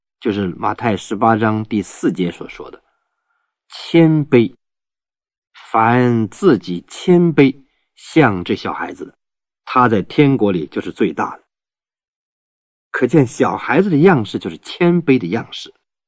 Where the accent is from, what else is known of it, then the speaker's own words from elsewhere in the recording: Northeast China, China; 我记得我在我老家，我们在东北老家呀，我们家乡里面